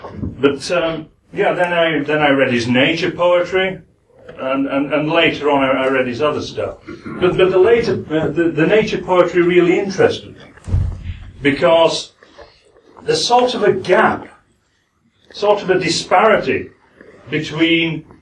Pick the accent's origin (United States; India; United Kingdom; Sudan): United Kingdom; Yorkshire and the Humber; accent: Yorkshire; And I'm going to do it in my Yorkshire accent.